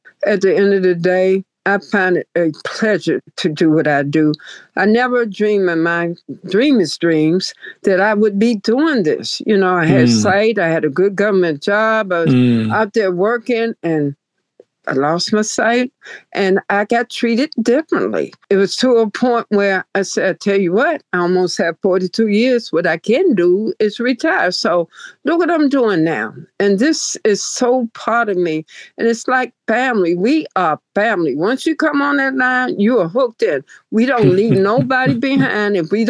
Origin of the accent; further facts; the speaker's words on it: Washington, District of Columbia, United States; now in Maryland, United States; If I tell anybody I'm from Maryland, they say, oh, you from D.C.? I was born and raised in D.C., so it's okay.